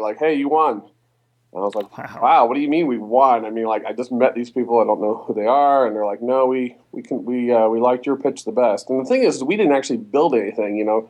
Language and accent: English; Columbus, Ohio, United States; I grew up here in Columbus, Ohio.